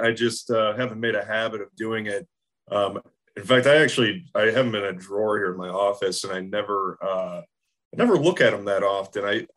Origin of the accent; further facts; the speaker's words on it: Rochester Hills, Michigan, United States; So growing up in Rochester Hills, and it's just a great community.